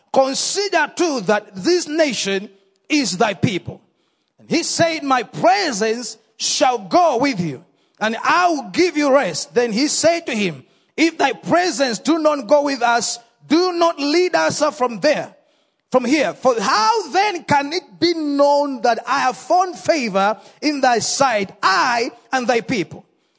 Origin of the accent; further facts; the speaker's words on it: Uganda; I come from Uganda, as you've heard. I am married. I have one little daughter, 9 months. So I'm going back home to meet my family.